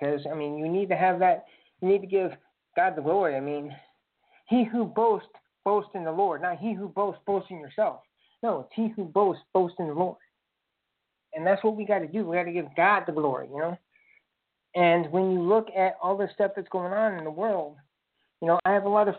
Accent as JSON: {"language": "English", "region": "Indiana", "country": "United States", "said": "as many of you know, I'm from Boiler Country"}